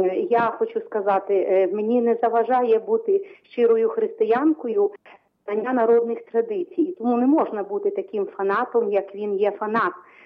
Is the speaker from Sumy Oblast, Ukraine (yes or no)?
no; Rivne Oblast, Ukraine; я з Рівненщини